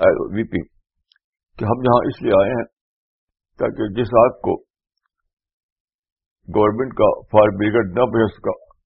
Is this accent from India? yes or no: yes; India; born there; English is a second language; I was born in British period in India.